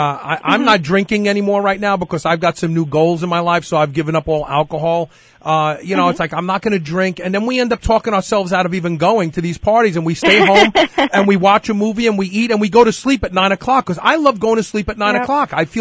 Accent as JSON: {"language": "English", "town": "Louisville", "region": "Kentucky", "country": "United States", "tie": "born or raised there", "said": "Louisville locally, I figured, well, I'm going to promote it locally and try to develop some fans here in my hometown."}